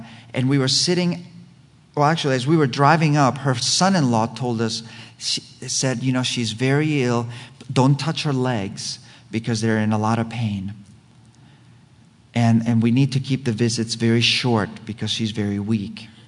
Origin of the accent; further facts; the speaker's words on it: Spain; English is a second language; now in United States; I was born and raised in Spain. I mean, I had served in the U.S. Army, but I sort of felt between two worlds.